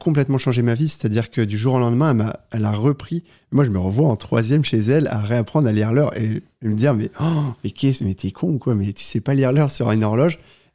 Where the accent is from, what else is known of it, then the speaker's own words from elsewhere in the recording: Normandy, France; Oui, je suis normand. Mais non, je suis normand